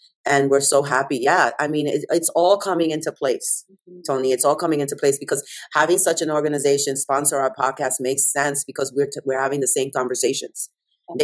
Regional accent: Dominican Republic; I'm from the Dominican Republic, so I'm Latina, we're Latinas

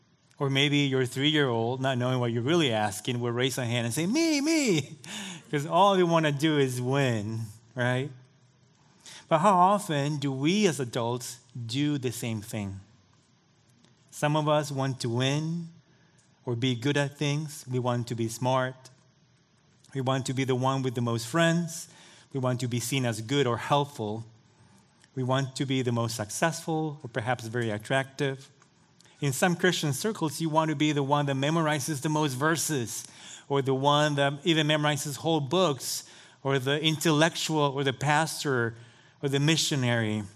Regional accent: Bolivia; I still remember being a very young boy, the youngest of four children, in my hometown in Bolivia, so South America, if you need to look in the map.

